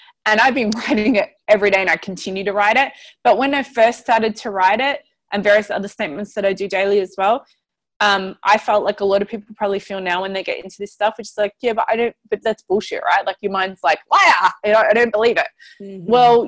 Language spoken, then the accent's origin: English; Melbourne, Victoria, Australia; I was walking through town back in my hometown of Melbourne